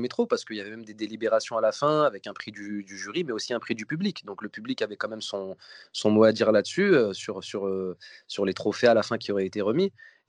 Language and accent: French; Lyon, Auvergne-Rhône-Alpes, France; au lieu de vivre un très beau rêve en tant que Lyonnais